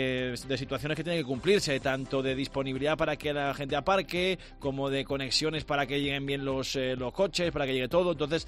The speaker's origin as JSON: {"language": "Spanish", "region": "Castile and León", "country": "Spain", "said": "celebrar que somos zamoranos y que estamos orgullosos de pertenecer a nuestra provincia."}